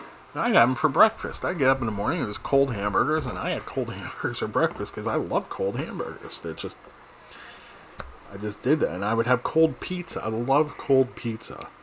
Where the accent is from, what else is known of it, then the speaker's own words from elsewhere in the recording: New Jersey, United States; when I lived in New Jersey, and growing up in New Jersey, you know, I would barbecue all the time on the grill on the deck of my house.